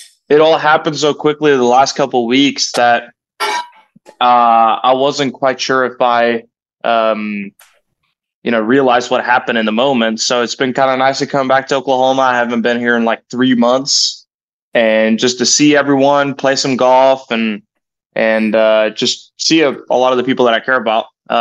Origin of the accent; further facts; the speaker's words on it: Norway; Well, I would say like, when I grew up in Norway and even coming to school here in my first few years